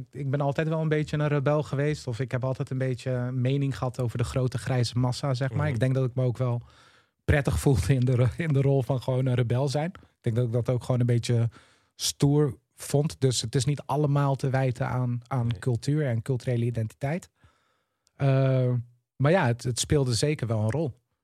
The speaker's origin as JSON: {"language": "Dutch", "town": "Culemborg", "region": "Gelderland", "country": "Netherlands", "tie": "born or raised there", "also_born_or_lived": "Tiel", "said": "ik ben wel opgegroeid in een volksbuurtje in Culemborg, waar voornamelijk ook Marokkaanse jongeren woonden."}